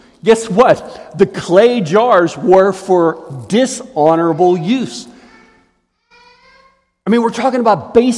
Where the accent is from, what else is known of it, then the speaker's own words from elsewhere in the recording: Pittsburgh, Pennsylvania, United States; When I was 7 years old, we lived across the street from a gravel parking lot. I grew up in Pittsburgh.